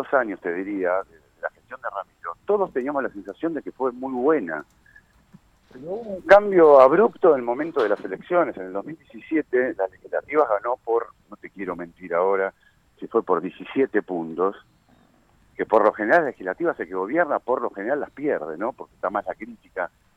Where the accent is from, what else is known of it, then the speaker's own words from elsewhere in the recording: Morón, Buenos Aires Province, Argentina; yo nací en Morón, estudié mi primaria, secundaria, en la Facultad de Morón me recibí y tengo mi oficina a la vuelta del municipio.